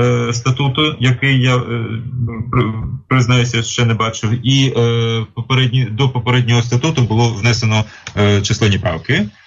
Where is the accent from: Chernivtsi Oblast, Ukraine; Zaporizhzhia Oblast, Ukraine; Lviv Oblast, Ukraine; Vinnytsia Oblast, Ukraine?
Zaporizhzhia Oblast, Ukraine; Zaporizhzhia; Патріотів є багато і на сході, я сам з Запоріжжя